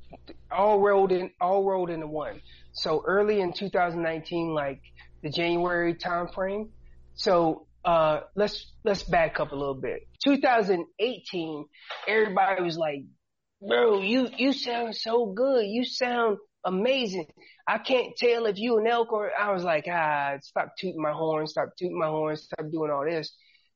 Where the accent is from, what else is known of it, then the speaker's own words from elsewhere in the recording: Hillsborough, North Carolina, United States; also born or lived in Killeen, United States; So, originally from, Hillsborough, North Carolina, just outside of Chapel Hill.